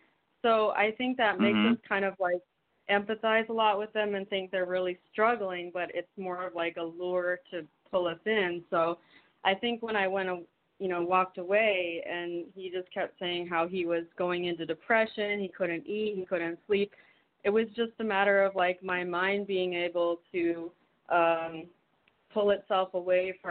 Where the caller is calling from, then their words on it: Miami, Florida, United States; I'm calling from Miami.